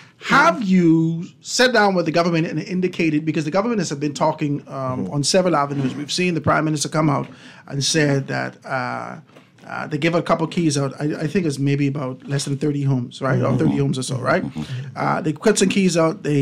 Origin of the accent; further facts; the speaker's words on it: Grand Bahama, Bahamas; You know, I come from Grand Bahama and looking at the Princess Casino and Country Club